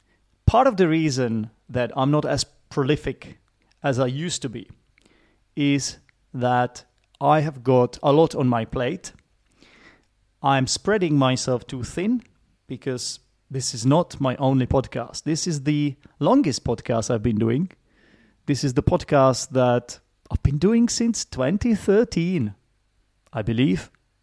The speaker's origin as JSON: {"language": "English", "country": "Czechia", "second_language": "English", "said": "I'm an English teacher from the Czech Republic."}